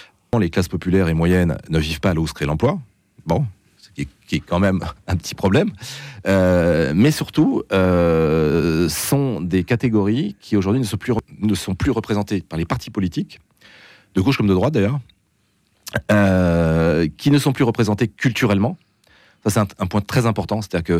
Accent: France; Je suis français

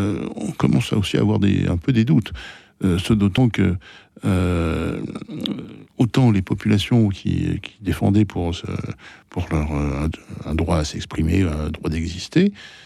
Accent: France; en tant que Français, on n'a pas notre position, nous, dans des conflits ethniques.

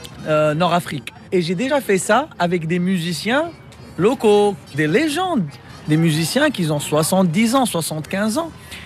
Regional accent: Morocco; now in New Orleans, United States; je suis un fier Marocain. I'm a proud Moroccan. Mais ma ville, c'est la Nouvelle-Orléans.

